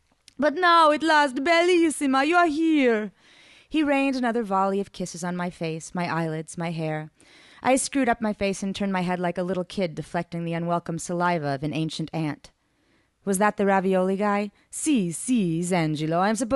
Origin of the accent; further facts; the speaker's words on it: Omaha, Nebraska, United States; who's also a writer and was sort of a mentor to me when I was very young, growing up in Omaha.